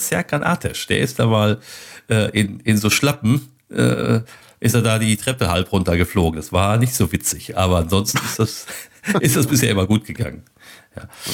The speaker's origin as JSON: {"language": "German", "town": "Steinfurt", "region": "North Rhine-Westphalia", "country": "Germany", "tie": "born or raised there", "said": "Dazu habe ich noch Shows eben hier in meinem Heimatort in Steinfurt, im Nachbarort oder in Nachbarorten."}